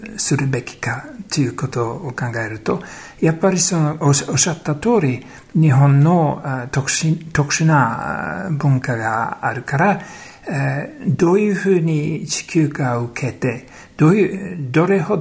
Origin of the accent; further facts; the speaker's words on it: United Kingdom; Japanese is a second language; イギリス人としてはあまりピンとこない概念であると思うんですけれども、